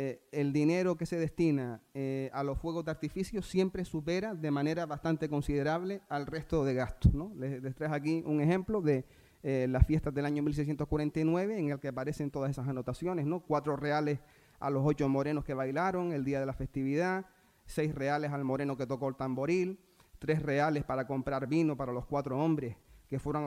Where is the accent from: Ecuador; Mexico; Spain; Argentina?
Spain; Teror, Canary Islands; como soy de Teror